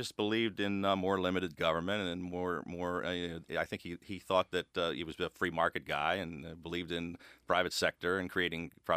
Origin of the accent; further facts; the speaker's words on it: Landover, Maryland, United States; I grew up in Landover, inside the Beltway in Prince George's County.